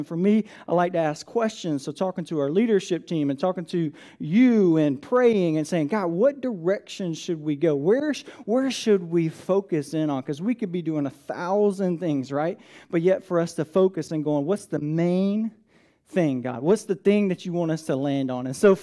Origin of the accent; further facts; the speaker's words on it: Atlanta, Georgia, United States; Like, I grew up in Atlanta, you know, I didn't grow up next to the river, next to all these river boats